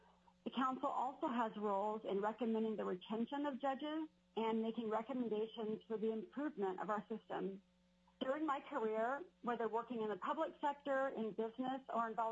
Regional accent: Anchorage, Alaska, United States; also born or lived in Zambia / Oregon / Washington; I was born in Zambia, Africa, and my family returned to Alaska when I was one. I've lived in Alaska all my life, except for during college while I was in Oregon, and for 3 years while I was outside working in Washington State in the 90s. I grew up in Anchorage

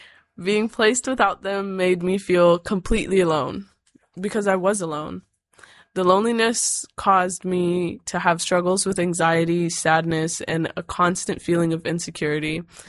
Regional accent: Anchorage, Alaska, United States; I am from Anchorage.

